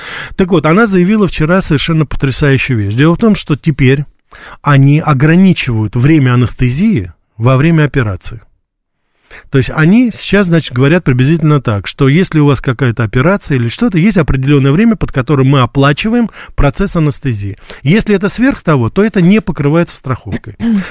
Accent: Russia; я родился и вырос в России, и я имею очень отдаленное представление, что сейчас там вот действительно происходит.

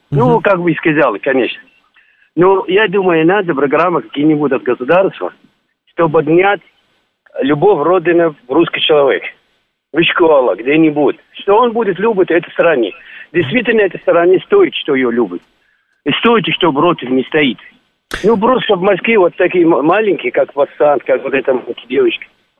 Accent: Iraq; Я из Ирака.

